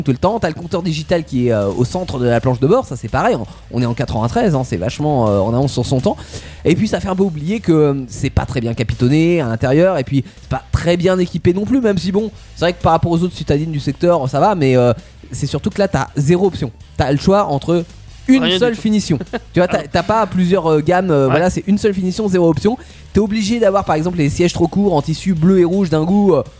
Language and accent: French; France; Bon, après, on est français, on aime bien...